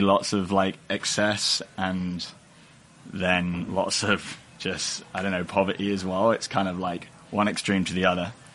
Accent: Great Yarmouth, East of England, United Kingdom; moved away; also born or lived in Dubai; I actually grew up in like a small town in England. It's called Grey Yarmouth. It's like a little seaside town. But I've moved around quite a bit since then. So, yeah, like moved around from... I started in England and then I moved to Dubai.

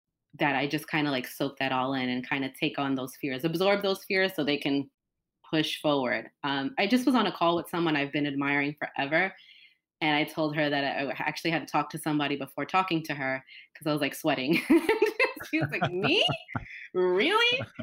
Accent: Brooklyn, New York, United States; I'm from Brooklyn, and sometimes I'm very Robert De Niro in my language.

